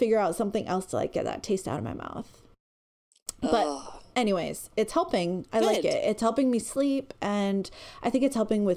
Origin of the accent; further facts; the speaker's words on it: West Coast, Canada; My accent's weird because I grew up on the West Coast.